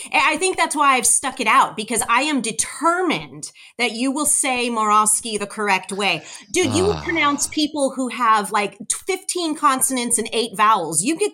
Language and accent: English; California, United States; also born or lived in Ohio; my family moved there when I was 18, 19 months, so yes, I grew up in Southern California.